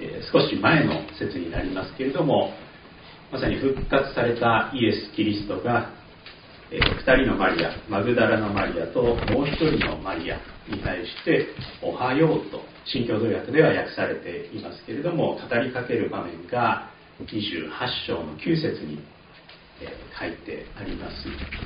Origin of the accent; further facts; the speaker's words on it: Saitama, Japan; also born or lived in United States; 私は埼玉の秩父の近くで育ったんですけれども、山が本当に、新緑で輝くのをよく見ながら、でよくそこに行ったりもしていまして、そのことを思い出したり、以前はアメリカにいたんですけど、その前の最初の赴任地は徳島でしたね。